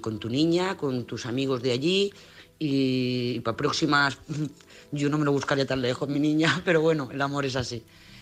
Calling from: Lloret de Mar, Catalonia, Spain; de Lloret de Mar.

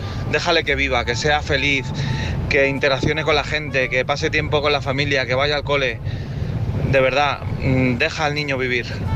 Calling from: Madrid, Community of Madrid, Spain; de Madrid.

